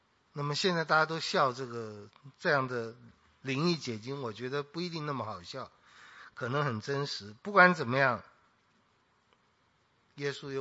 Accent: China; 那以我们中国人的个性，全世界人的个性，一定都会说，我们要做那个好撒玛利亚人。

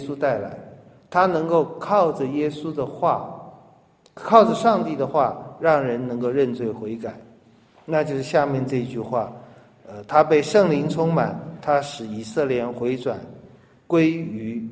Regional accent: China; 包括我们中国人，也都会有这样的话嘛：忠言逆耳，良药苦口

